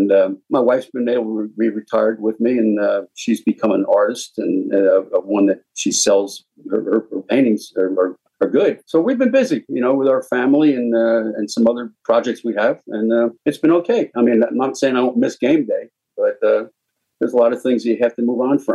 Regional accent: New Jersey, United States; I came here in 1965 at Westchester and I came from North Jersey.

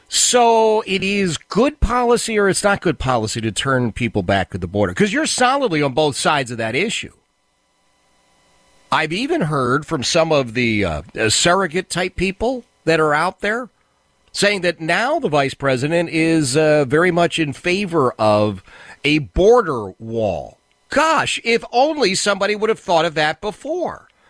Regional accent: Philadelphia, Pennsylvania, United States; Yeah, I grew up in Philadelphia, man.

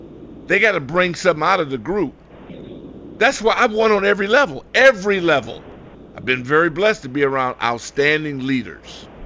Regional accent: Cherry Point, North Carolina, United States; born there; I was born in Cherry Point, North Carolina.

